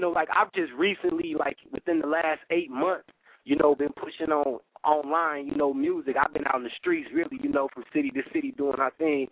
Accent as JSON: {"language": "English", "region": "Midwest", "country": "United States", "said": "Man, it ain't just because I'm from Midwest."}